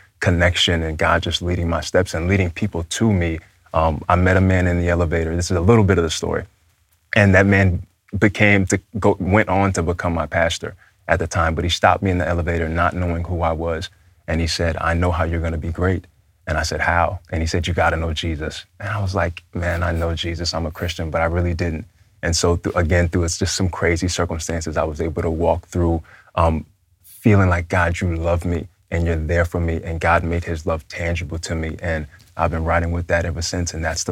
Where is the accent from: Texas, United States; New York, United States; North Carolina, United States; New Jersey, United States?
New York, United States; Bronx; It was kind of just everybody was just in the Bronx, and the kids, we loved to hor